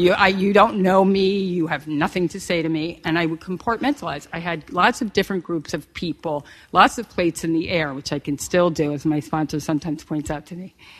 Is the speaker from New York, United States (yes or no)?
yes; Manhasset, New York, United States; I grew up in Manhasset, Long Island. I was the youngest of three.